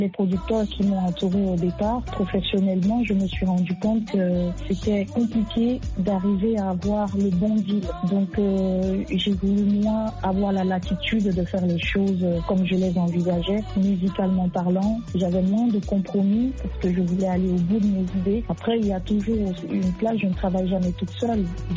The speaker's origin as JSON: {"language": "French", "country": "Cameroon"}